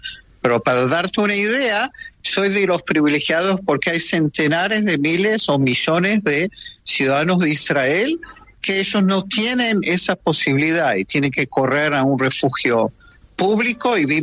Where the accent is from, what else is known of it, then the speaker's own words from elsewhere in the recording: Argentina; moved away as an adult; lo digo como judío argentino, ¿no? Yo me mudé aquí hace 46 años